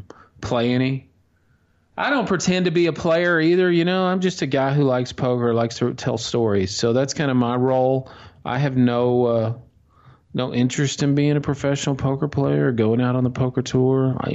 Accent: Dallas, Texas, United States; I mean, I'm from Dallas, but and it's hot there, but we don't get 112, 115.

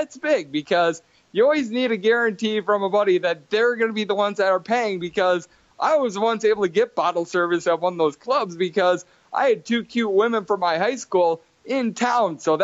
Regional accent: Wisconsin, United States; now in Las Vegas, United States; Also, I am from Wisconsin. During the winters, it snows. In Vegas, I don't have to shovel.

